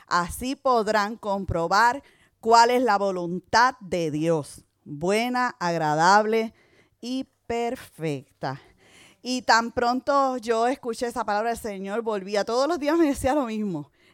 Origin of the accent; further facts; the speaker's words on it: Puerto Rico; soy de Puerto Rico, no pronuncio muy bien la R, tenemos ese problema